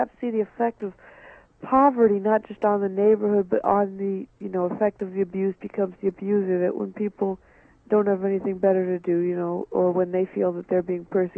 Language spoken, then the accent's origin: English; Harlem, New York, United States; also born or lived in Queens; It was in Harlem. It was in Queens when we had our first cats. And then when we moved to Harlem, we lived next to an alley, and there were just so many cats in the alley.